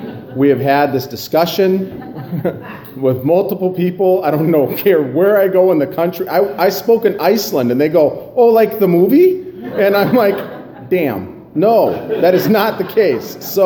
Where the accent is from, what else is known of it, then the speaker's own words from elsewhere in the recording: North Dakota, United States; And yes, I was born and raised in North Dakota.